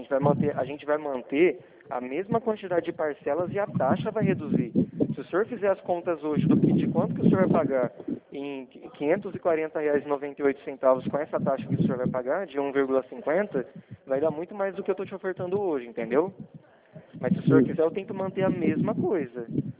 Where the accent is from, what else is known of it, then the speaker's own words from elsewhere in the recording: Araçatuba, São Paulo, Brazil; Eu sim, sou de Araçatuba. Sou de Araçatuba.